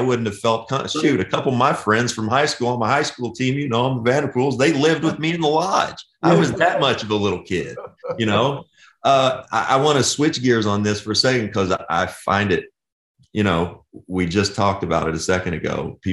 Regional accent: Kentucky, United States; also born or lived in Georgia; We grew up in Kentucky and Georgia, and we're around Indiana and all that, where high school basketball rules.

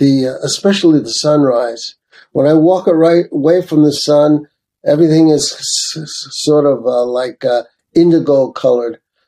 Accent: Brooklyn, New York, United States; also born or lived in Manhattan; You know, growing up in Brooklyn, New York, and Manhattan, you know, all those obscured by buildings

